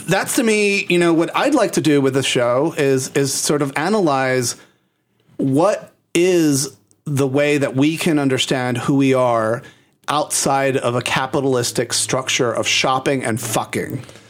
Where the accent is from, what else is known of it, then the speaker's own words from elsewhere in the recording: San Juan, Puerto Rico; now in Chicago, United States; in some ways I am an outsider in my hometown of San Juan, Puerto Rico, here in Chicago.